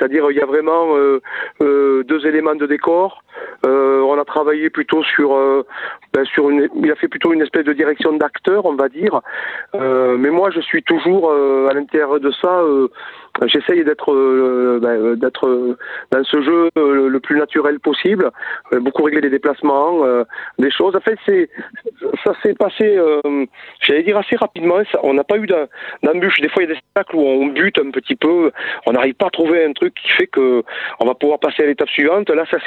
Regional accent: Viviers, Auvergne-Rhône-Alpes, France; c'est des souvenirs d'enfance dans cette cité ouvrière, dans cette allée ouvrière où j'ai grandi, là, à Viviers.

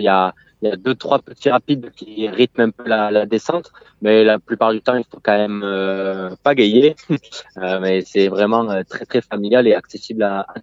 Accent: Penne, Occitanie, France; also born or lived in Montauban; Moi, je suis né à Montauban et depuis tout petit, je suis sur Penne, au bord de la rivière.

